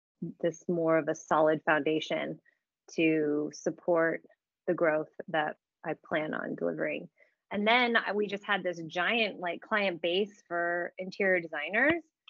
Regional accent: Santa Barbara, California, United States; No, okay, I'm from Santa Barbara.

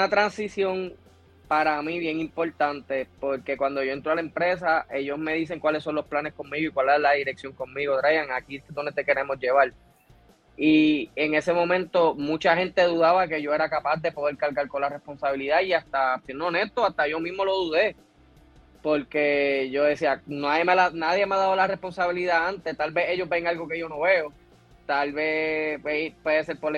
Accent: Bayamón, Puerto Rico; En la cancha de Bayamón, Flamboyant era donde yo me crié, en Flamboyant Gardens, en Bayamón. En el vecindario.

